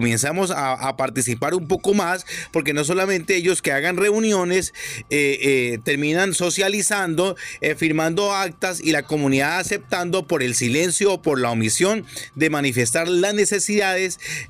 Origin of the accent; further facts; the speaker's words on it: Huila, Colombia; somos los huilenses los que somos beneficiarios